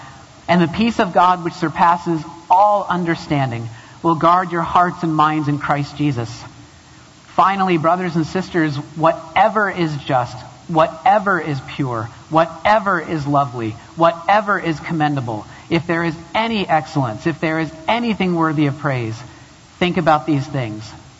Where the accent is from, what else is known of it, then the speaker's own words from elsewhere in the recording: Massachusetts, United States; I was born in Massachusetts. I was raised for half of my life at least in Massachusetts. I mean, it's who I am.